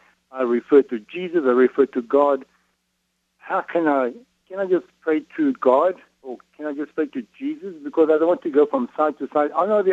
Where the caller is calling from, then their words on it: Toronto, Ontario, Canada; I'm calling from Ontario, Toronto.